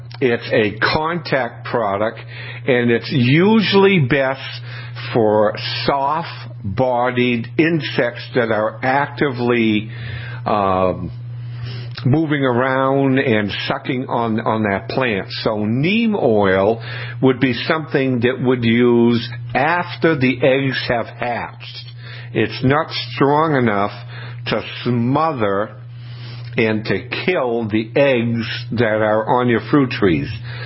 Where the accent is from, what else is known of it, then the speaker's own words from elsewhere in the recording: New England, United States; I always went by when the Red Sox, because I'm from New England